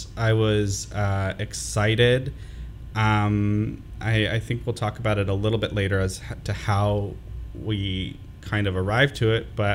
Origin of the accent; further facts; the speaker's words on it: Seattle, Washington, United States; I'm from the Seattle, Washington area